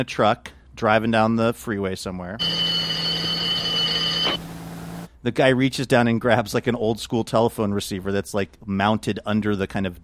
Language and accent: English; Seattle, Washington, United States; even though I grew up in Seattle and he grew up in Lake Stevens, we had kind of similar friend groups